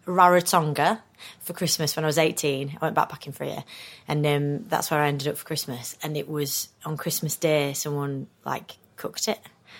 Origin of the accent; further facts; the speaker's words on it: Skelmanthorpe, Yorkshire and the Humber, United Kingdom; I'm from. I'm from Skelmanthorpe.